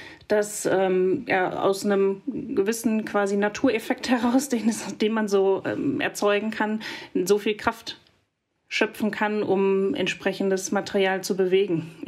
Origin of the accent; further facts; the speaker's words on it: North Rhine-Westphalia, Germany; Weil das ein Teil meiner Heimat ist und ich diese Strecke hier auch noch mit dem Museumszug nachfahren kann und das unheimlich gerne mache. Das verbindet tatsächlich was das Ruhrgebiet ausmacht